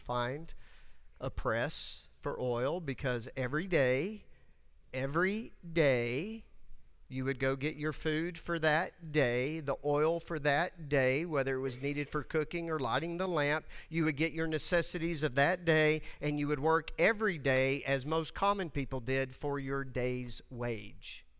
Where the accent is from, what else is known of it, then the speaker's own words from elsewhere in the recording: Texas, United States; Which I grew up in West Texas, that was affectionately known as a weed.